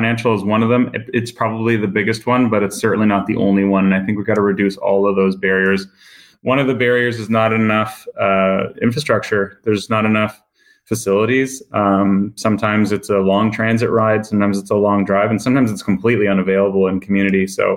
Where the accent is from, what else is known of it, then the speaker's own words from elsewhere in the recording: Toronto, Ontario, Canada; born there; And I was born in Toronto. Like, I'm a Toronto sports fan